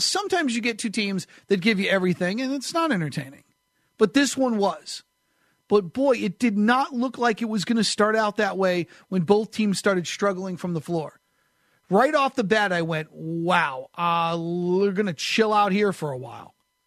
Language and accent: English; New England, United States; I wasn't a Patriots fan growing up in New England.